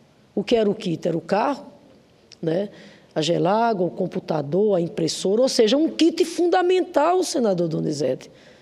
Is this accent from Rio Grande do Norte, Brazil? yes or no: yes; Rio Grande do Norte, Brazil; lá no meu estado, Rio Grande do Norte.